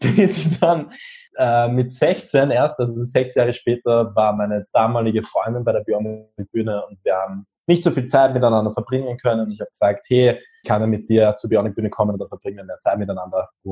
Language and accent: German; Austria; Ich bin 24 und komme aus Österreich.